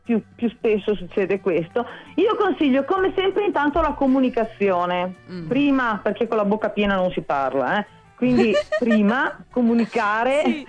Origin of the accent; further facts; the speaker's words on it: Veneto, Italy; buona veneta